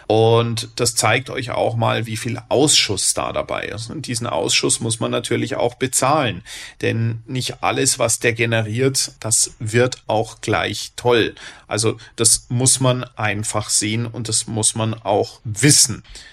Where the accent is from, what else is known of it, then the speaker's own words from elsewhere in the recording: Bavaria, Germany; in Bayern, wo ich groß geworden bin